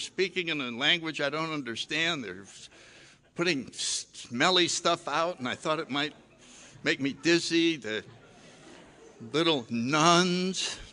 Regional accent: New Haven, Connecticut, United States; I was born in 1931. I grew up in New Haven, Connecticut, and the biggest event in my life was World War II.

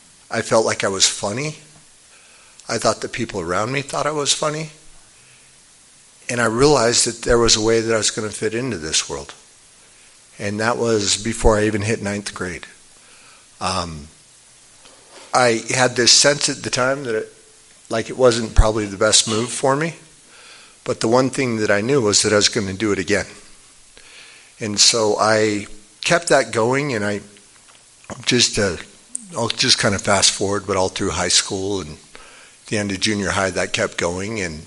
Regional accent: Farmington, United States; So in a general way, I was raised mostly in Farmington, oldest of six kids.

